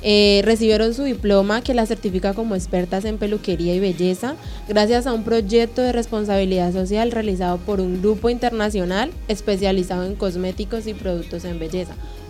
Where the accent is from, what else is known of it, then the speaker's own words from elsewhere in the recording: Cali, Valle del Cauca, Colombia; en Cali, yo vengo de Cali, hola.